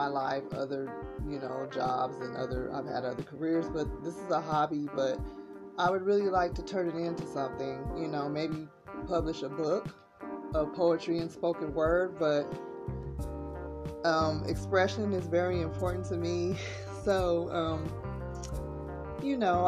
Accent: California, United States; We're podcasting from sunny Southern California. And a little bit about me. I'm from Cali.

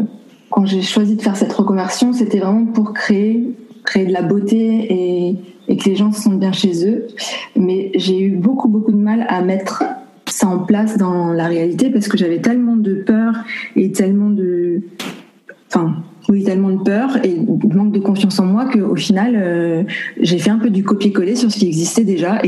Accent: France; moi, j'ai grandi en France, mais mon père est guadeloupéen.

